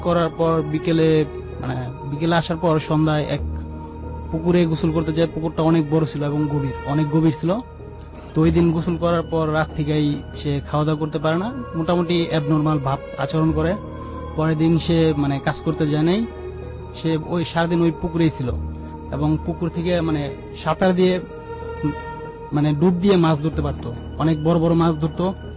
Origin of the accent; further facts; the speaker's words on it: Gazipur, Dhaka Division, Bangladesh; আমি এসেছি গাজীপুর থেকে।